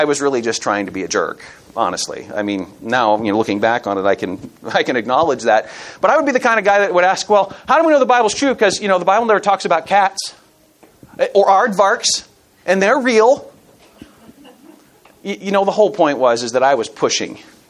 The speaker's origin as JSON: {"language": "English", "region": "Montana", "country": "United States", "said": "I'm from Montana."}